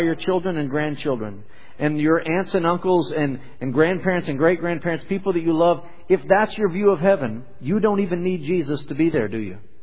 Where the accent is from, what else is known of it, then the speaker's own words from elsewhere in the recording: Texas, United States; I try not to say y'all, and I just said that, but I am from South Texas.